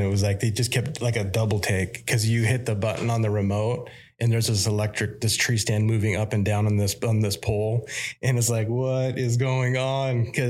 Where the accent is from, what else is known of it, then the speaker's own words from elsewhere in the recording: Wisconsin, United States; I'm from Northern Wisconsin. So we always thought the upstate Michiganders were the youpers, you know?